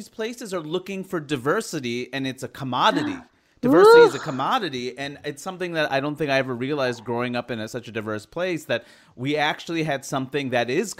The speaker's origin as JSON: {"language": "English", "town": "Queens", "region": "New York", "country": "United States", "said": "From Queens, so I know you're right."}